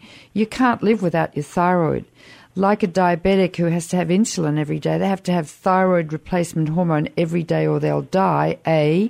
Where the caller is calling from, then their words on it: Australia; I'm taping this from Australia, but we've got 40% of the world's richest uranium here in Australia